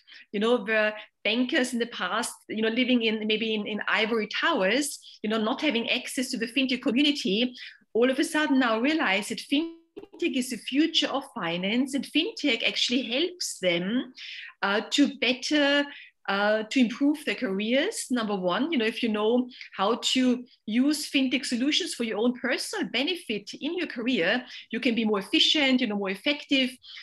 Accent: Austria; moved away as an adult; now in London, United Kingdom; And I am originally from Austria, so I came to London, you know, more than 20 years to work in the financial services sector.

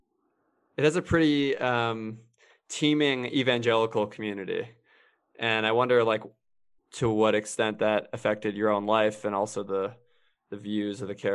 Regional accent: Ohio, United States; and I'm from Ohio, so it is what it is, but it's not, I don't think it's like Colorado in terms of evangelicism

